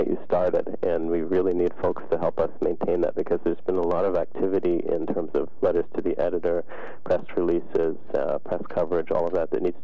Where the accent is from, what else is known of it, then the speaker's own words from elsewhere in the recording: Canada; I grew up in Canada where, you know, at the municipal level